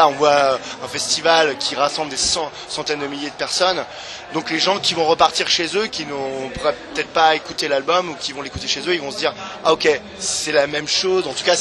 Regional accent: Paris, Île-de-France, France; On est de Paris.

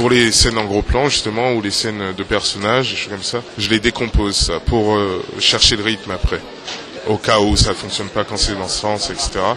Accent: Guadeloupe; j'étais revenu chez moi, je viens de la Guadeloupe, et j'étais seul à un moment

